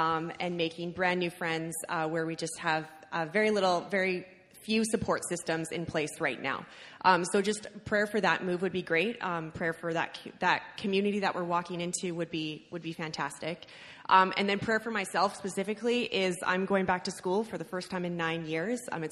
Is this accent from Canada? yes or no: yes; British Columbia, Canada; We both are born and raised in the Okanagan. Both of our families are here.